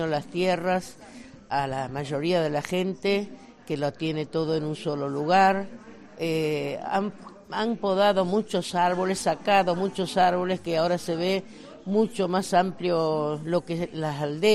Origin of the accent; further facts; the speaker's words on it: Galicia, Spain; moved away; Así que a pesar de que me fui hace muchos años, estoy feliz de volver aquí.